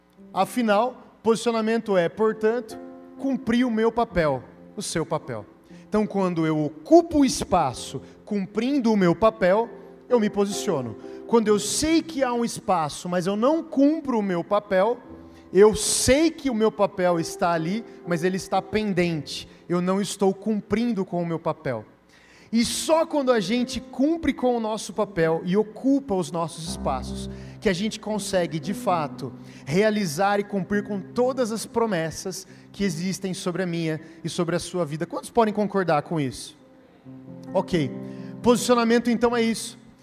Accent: Santa Bárbara d'Oeste, São Paulo, Brazil; Mas eu vou do lado, eu sou de Santa Bárbara do Oeste

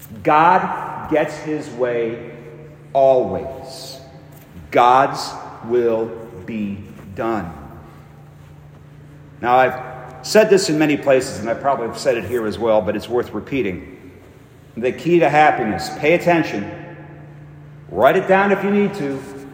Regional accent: Euclid, Ohio, United States; I was born in Euclid. I attended Euclid High School.

